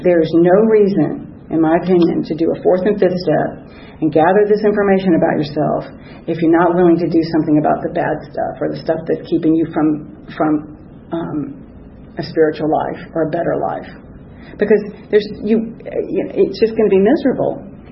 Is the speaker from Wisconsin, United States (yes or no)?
no; Memphis, Tennessee, United States; born there; I was born in Memphis. I was the last child of 6.